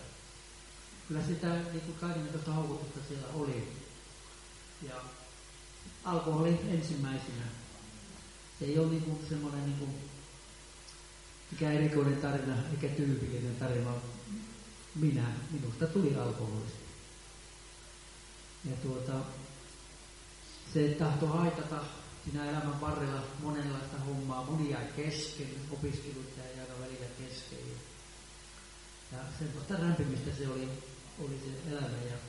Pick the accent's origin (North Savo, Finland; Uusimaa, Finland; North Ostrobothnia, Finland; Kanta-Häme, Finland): North Ostrobothnia, Finland; Oulu; also born or lived in Sweden; now in Tampere, Finland; Olen Oulusta kotoisin ja uskovaisten kodista. Vanhemmat tuli aktiivisia Oulun vapaaseurakunnassa ja siellä tuli käytyä ihan pikkupojasta.